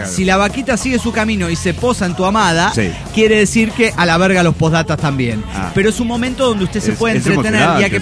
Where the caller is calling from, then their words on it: Mexico City, Mexico; del DF Mexicano.